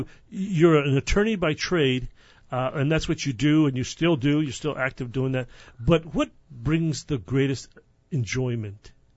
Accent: New Mexico, United States; you go home to my hometown and north of that to hunt. So we have those stories of being in northern New Mexico

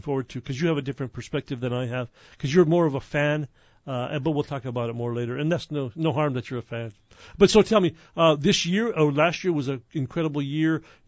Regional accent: Santa Fe, New Mexico, United States; I mean, there were, we had talked because I was from Santa Fe.

